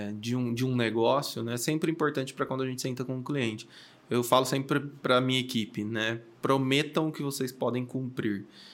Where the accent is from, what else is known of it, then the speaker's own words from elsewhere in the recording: Porto Ferreira, São Paulo, Brazil; E eu sou de Porto Ferreira. Porto Ferreira é a capital da cerâmica.